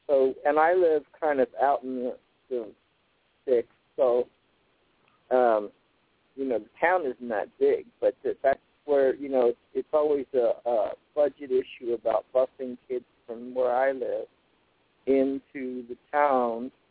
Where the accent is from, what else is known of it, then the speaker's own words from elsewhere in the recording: New Jersey, United States; also born or lived in Florida / New Hampshire; I'm not from here originally. I'm from South Jersey. And, you know, then I was in the service, and then I went to Florida, and then I went to New Hampshire for 19 years.